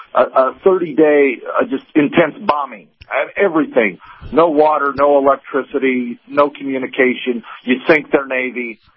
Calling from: Lafayette, United States; from Lafayette.

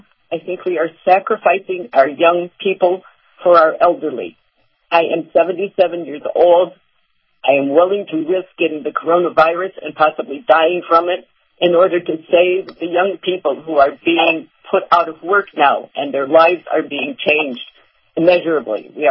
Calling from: Clearwater, Florida, United States; I'm calling from Clearwater, Florida.

